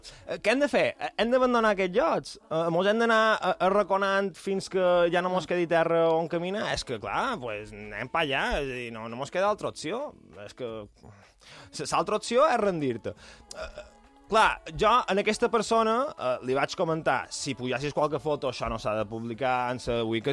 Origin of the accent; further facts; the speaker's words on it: Binissalem, Balearic Islands, Spain; Aquesta zona, el que dèiem, Vall de Mosa, jo som de Vinicelem